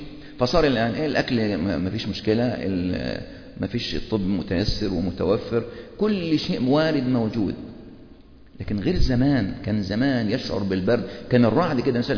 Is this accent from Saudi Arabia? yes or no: no; Egypt; قلت له انا من مصر.